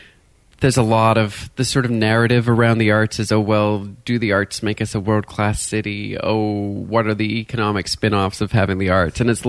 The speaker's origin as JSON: {"language": "English", "town": "Montreal", "region": "Quebec", "country": "Canada", "tie": "born or raised there", "said": "Well, for me, the significance of growing up in Montreal in that environment is that culture, language, these things are so important."}